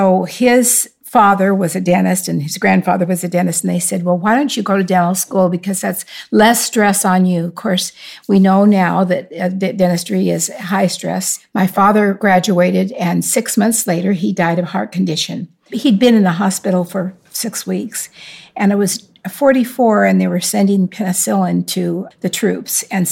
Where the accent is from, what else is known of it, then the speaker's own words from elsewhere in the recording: Idaho Falls, Idaho, United States; born there; I was born in Idaho Falls, Idaho, March 17th, 1939.